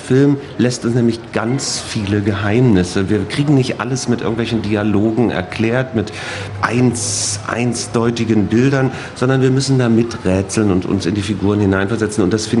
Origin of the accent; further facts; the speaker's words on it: East Germany, Germany; Ich bin in der DDR aufgewachsen.